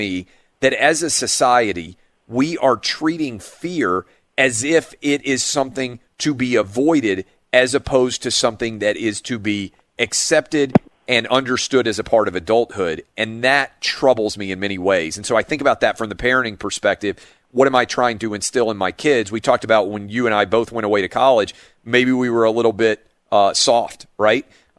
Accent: Nashville, Tennessee, United States; I grew up in Nashville. I didn't know any gay people really very much growing up

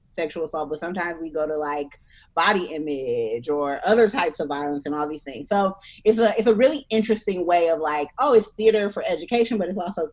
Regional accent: Detroit, Michigan, United States; now in Austin, United States; I'm from Detroit. It's still very difficult for me to say I'm from Austin. Like when I introduce myself, I'll be like, I'm living in Austin, but I'm from Detroit.

